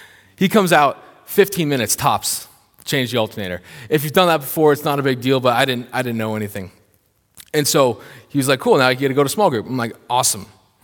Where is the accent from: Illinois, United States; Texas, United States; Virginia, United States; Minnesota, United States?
Minnesota, United States; also born or lived in Washington; I'm from Minnesota. I didn't know anyone out in Washington State.